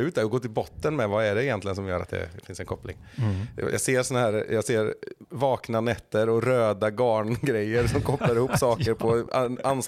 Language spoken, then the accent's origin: Swedish; Västra Götaland County, Sweden; Jag är från Dalsland.